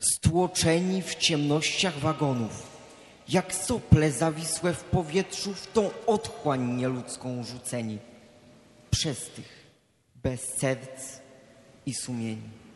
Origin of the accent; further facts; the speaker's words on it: Kalisz, Greater Poland Voivodeship, Poland; My, Kaliszanie, szczególnie czujemy się spadkobiercami niepodległego dziedzictwa, bo właśnie u nas, w Szczypiornie, dzielnicy Kalisza